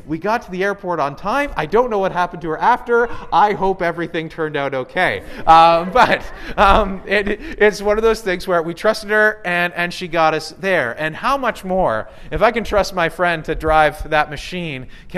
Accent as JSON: {"language": "English", "region": "Ontario", "country": "Canada", "tie": "born or raised there", "said": "And so I grew up in Ontario. Like, I kind of have been used to this."}